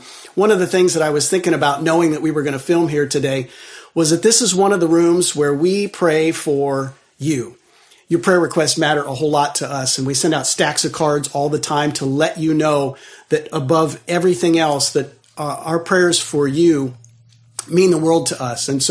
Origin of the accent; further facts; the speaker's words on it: Ohio, United States; I'm from Ohio, which is redneck country